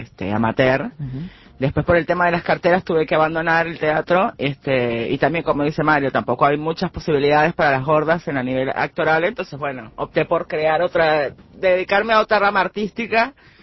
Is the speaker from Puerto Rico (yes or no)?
no; Venezuela; Soy venezolana.